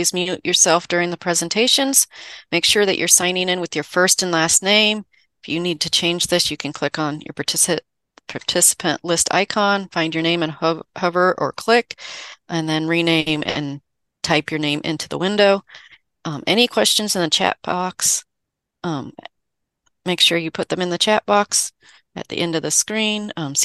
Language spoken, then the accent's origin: English; Michigan, United States; I'm from the Eastern Upper Peninsula, a field forage and livestock crops educator.